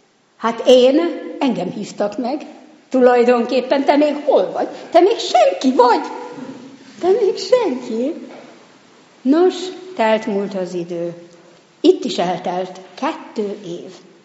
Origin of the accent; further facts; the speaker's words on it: Szentendre, Pest, Hungary; also born or lived in Budapest; Én ugye itt nőttem fel, pesti születésünként Szentendrén, itt is laktunk, ott is, de Szentendre volt valahogy a bázis.